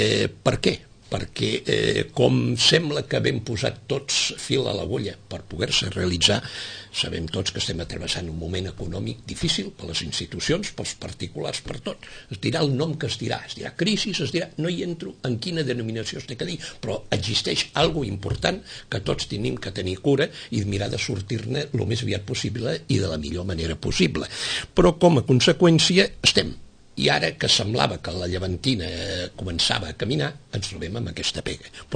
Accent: Sitges, Catalonia, Spain; jo soc fill de Sitges i porto ja uns quants quants anys de la meva vida.

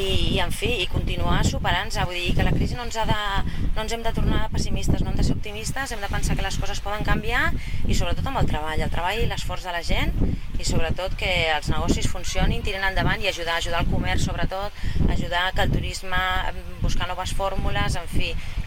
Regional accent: Sitges, Catalonia, Spain; intentaré fer tot per Sitges, que és el meu poble i que és el que m'estimo.

